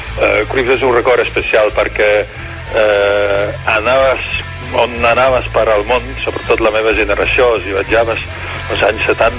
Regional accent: Netherlands; Catalan is a second language; la gent et preguntava d'on ets i dius d'Holanda.

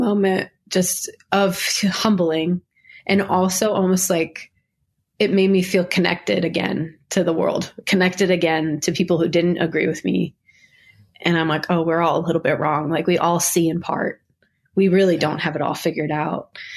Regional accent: Niagara Falls, New York, United States; I grew up in Niagara Falls, New York

